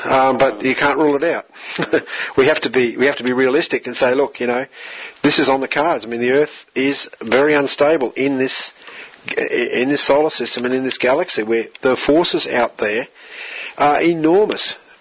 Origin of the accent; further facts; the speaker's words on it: Australia; we're an Australian political party.